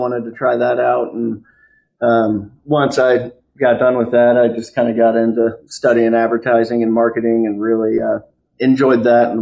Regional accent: Wichita, Kansas, United States; I grew up in Wichita, Kansas

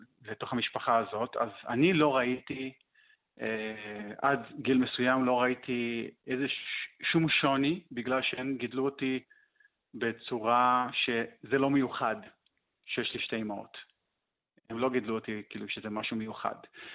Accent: Brazil; ככה זה באמת בברזיל, לפחות בסביבה שאני גדלתי בה.

